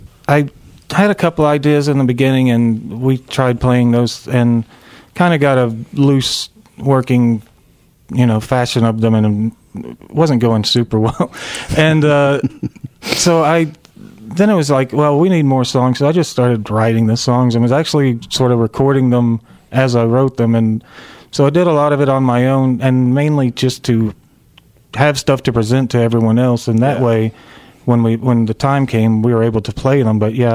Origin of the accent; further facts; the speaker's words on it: Dallas, Texas, United States; I'm from Dallas. That's my hometown, and Motorcade carries with it a certain je ne sais quoi.